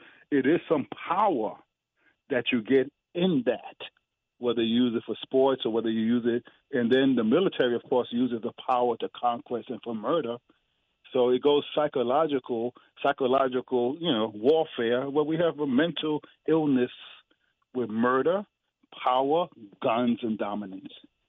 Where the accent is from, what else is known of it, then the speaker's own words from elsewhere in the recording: New York City, New York, United States; I grew up in New York City, so you didn't really talk guns unless you was in gangs and stuff.